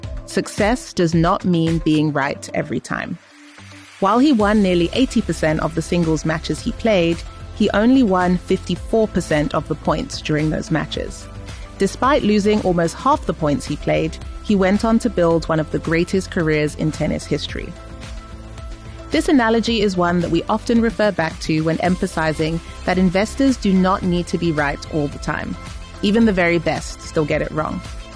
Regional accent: England, United Kingdom; Well, I'm actually English

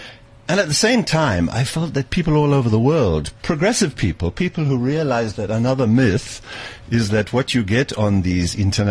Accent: South Africa; I'm a South African.

